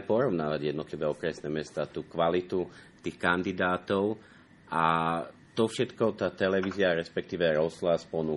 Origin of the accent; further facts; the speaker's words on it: eastern Slovakia, Slovakia; ja som z východu, tak som počúval hlavne Košickú Reginu